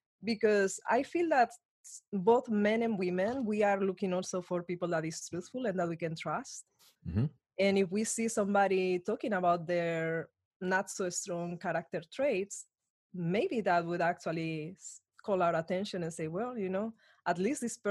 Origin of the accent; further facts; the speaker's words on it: Spain; English is a second language; I am from Spain. I came here and I was very surprised about the idea of dating.